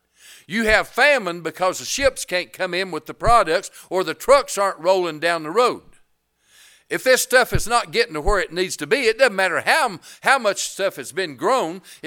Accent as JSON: {"language": "English", "town": "Erwin", "region": "Tennessee", "country": "United States", "said": "I'm from Irwin, just so you know. Is there any Carter County people in here?"}